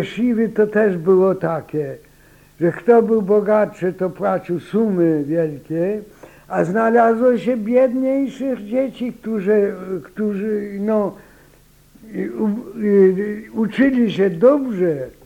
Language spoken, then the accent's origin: Polish; Otwinów, Lesser Poland, Poland; moved away as an adult; To było Otwinów, powiat Dąbrowa Tarnowska. Aha, tam się urodziłem, tam do 31 roku byłem.